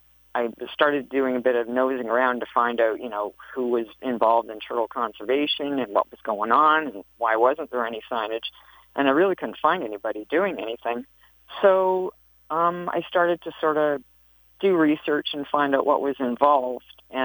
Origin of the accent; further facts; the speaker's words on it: Toronto, Ontario, Canada; now in Bancroft, Canada; I'm actually based in Bancroft, but originally I'm from Toronto. We were moved up here permanently approximately 3 years ago.